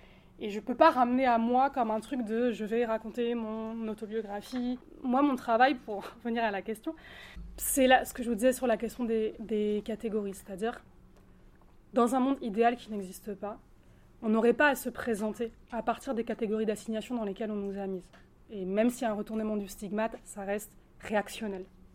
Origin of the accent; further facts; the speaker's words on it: Brittany, France; moi je suis bretonne en plus, et c'est vraiment une identité pareille que je revendique, parce que j'ai grandi là-dedans, j'ai la moitié de ma famille qui ont été à Diwan, qui parlent breton